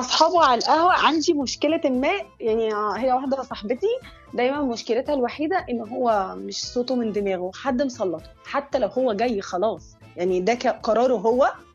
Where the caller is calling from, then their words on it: Cairo, Cairo Governorate, Egypt; انا من القاهره